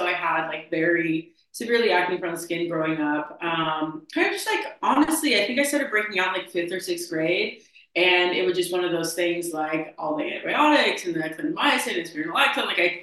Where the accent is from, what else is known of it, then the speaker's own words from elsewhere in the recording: California, United States; So I'm from California. I grew up in like a small town on the Central Coast, which is like halfway between LA and the Bay.